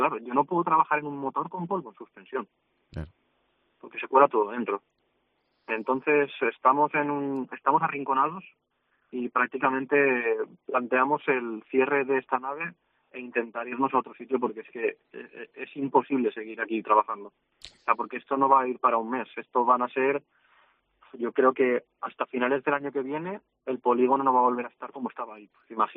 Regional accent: Paiporta, Valencian Community, Spain; now in Chiva, Spain; yo soy de Paiporta, yo soy paiportino. Uh-huh. Y entonces toda mi familia está allí. Yo me vine a vivir aquí a Chiva por cercanía al taller en enero, va a hacer un año.

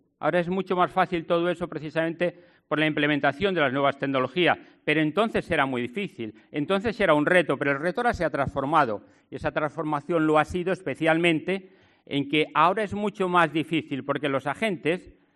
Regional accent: Cebreros, Castile and León, Spain; pero que tenemos el orgullo, los que somos de Cebreros

